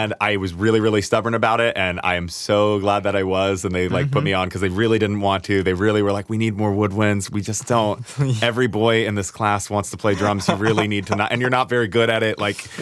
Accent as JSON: {"language": "English", "town": "Harrisonburg", "region": "Virginia", "country": "United States", "said": "I'm from Harrisonburg, Virginia, down on Route 81, Interstate 81, not Route 11, Interstate 81."}